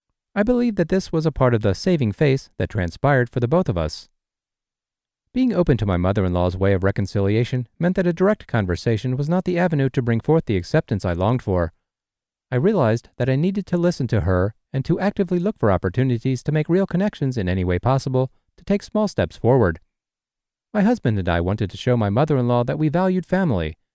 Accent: United States; born there; I am Chinese American and born here in the States. My parents immigrated here from Hong Kong as young adults.

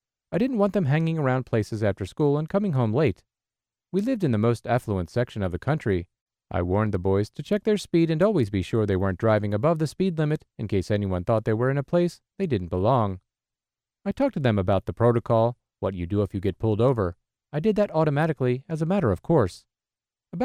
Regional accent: Jamaica; I grew up in Jamaica. Prejudice certainly exists there, but it was a black-dominated culture, and I never experienced racism while I lived there.

